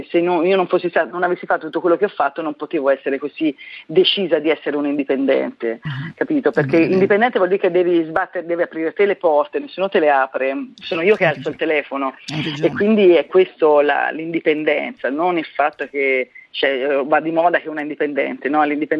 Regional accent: Tuscany, Italy; Essendo una toscana

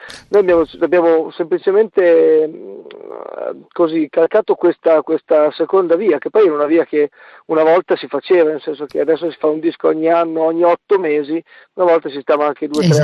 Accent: Forlì, Emilia-Romagna, Italy; io e Alberto siamo di Forlì, quindi romagnoli

